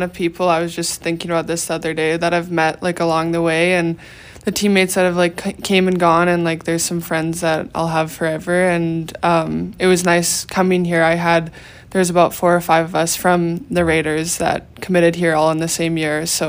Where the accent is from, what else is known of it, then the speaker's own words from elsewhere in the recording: Cochrane, Alberta, Canada; I'm from Cochrane, Alberta, so just outside of Calgary, and I grew up playing for the Rocky Mountain Raiders.